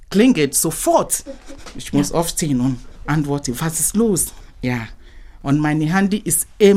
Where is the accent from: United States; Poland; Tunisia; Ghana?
Ghana; German is a second language; now in Germany; ich komme aus Ghana. Und ich bin in Deutschland seit 2004.